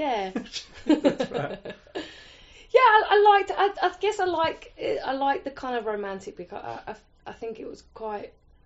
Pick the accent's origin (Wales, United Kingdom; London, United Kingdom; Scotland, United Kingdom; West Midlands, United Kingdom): London, United Kingdom; Croydon; I'm from Croydon, which is south Greater London.